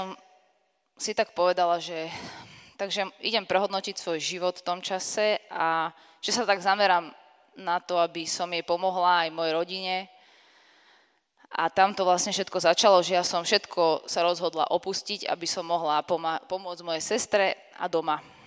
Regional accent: Žilina, Žilina Region, Slovakia; now in Bratislava, Slovakia; Tak ja som teda zo Žiliny, ako niektorí asi viete.

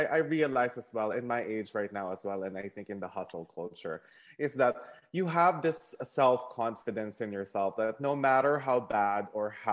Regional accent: Philippines; I think what I learned as well growing up in the Philippines and seeing people who are above my social status in life

